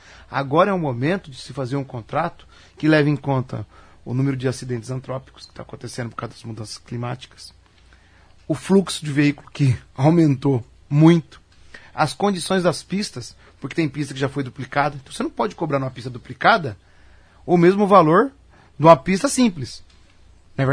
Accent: Paraná, Brazil; now in Apucarana, Brazil; Nós somos caipira. Eu sou caipira de Orizona, aqui do ladinho. Sou caipira aqui da UEM de Maringá e hoje sou caipira de Apucarana.

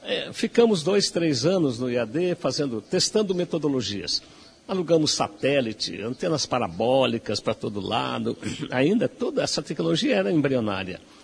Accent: Maringá, Paraná, Brazil; aqui de Maringá, nascemos aqui, eu me criei aqui em Maringá

